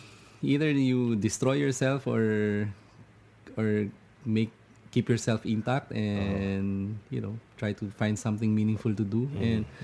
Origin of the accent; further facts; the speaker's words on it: Baclaran, Metro Manila, Philippines; No, I grew up in Baclaran.